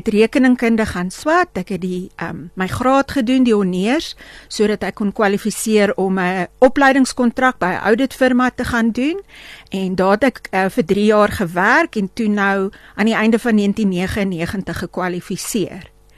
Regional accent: Johannesburg, Gauteng, South Africa; also born or lived in Potchefstroom; Ek is in Potchefstroom gebore, maar meeste van my vormingsjare was in Johannesburg. En in Fairland en in Linden, Linden hoofsaaklik.

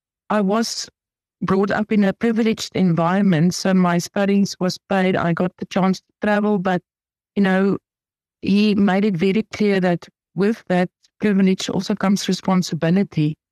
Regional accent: Pretoria, Gauteng, South Africa; moved away as an adult; now in Namibia; I'm now got a Namibian citizen, but I was born in South Africa, in Pretoria, in 1973. So, yeah, I am 50 years old. And I stayed in South Africa for 22 years, actually in the same house. I got married when I was almost 23, and then I moved to Namibia.

